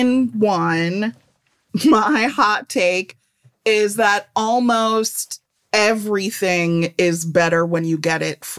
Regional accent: Midwest, United States; I'm from the Midwest. It's like half my blood is mayonnaise.

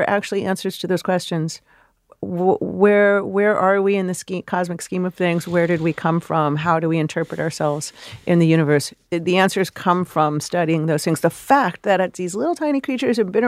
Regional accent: Chicago, Illinois, United States; I'm a city kid. I grew up in Chicago.

